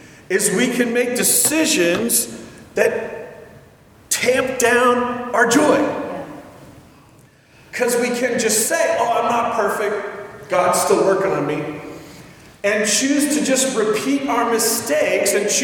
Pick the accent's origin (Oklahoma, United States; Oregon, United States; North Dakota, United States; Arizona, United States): Oregon, United States; And you know, we grew up in Oregon